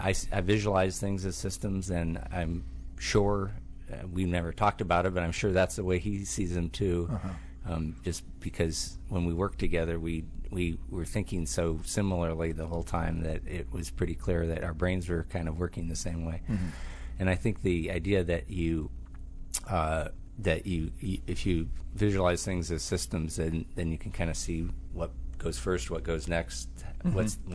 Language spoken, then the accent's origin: English; Livermore, California, United States; I grew up in Livermore, California.